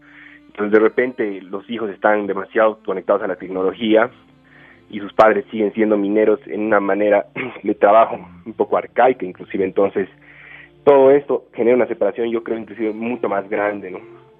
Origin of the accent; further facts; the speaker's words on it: Bolivia; Sucede que en Bolivia nosotros no tenemos ningún tipo de apoyo para realizar cine.